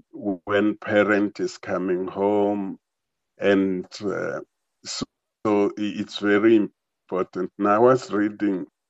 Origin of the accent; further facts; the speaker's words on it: Tzaneen, Limpopo, South Africa; I grew up in Tzanin, and everybody around my father and where we were going, every father was going to Johannesburg